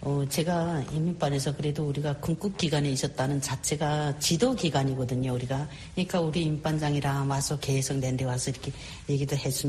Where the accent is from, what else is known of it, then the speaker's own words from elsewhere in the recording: North Korea; now in South Korea; 나는 내 차를 끌고 직접 거기 들어가고 싶어요. 내 고향으로.